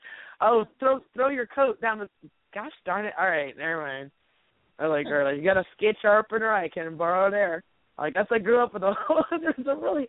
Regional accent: Massachusetts, United States; And that actually happened a lot when I grew up in Massachusetts, and there was a North Central.

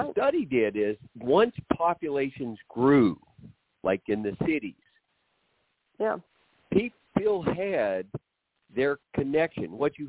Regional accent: Oklahoma, United States; I grew up poor in Oklahoma, and I did not consider myself poor.

